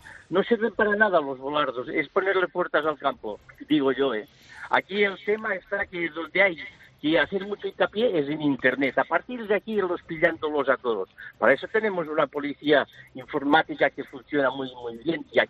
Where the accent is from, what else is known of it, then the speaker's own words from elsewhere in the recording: Catalonia, Spain; Yo soy catalán, ¿eh?